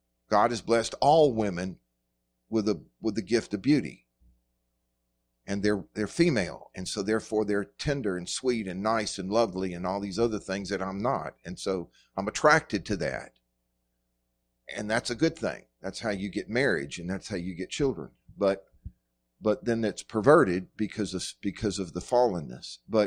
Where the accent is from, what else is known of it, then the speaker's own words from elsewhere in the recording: United States; I also have certain weaknesses because I'm an American, born in the middle 20th century and first part of the 21st century.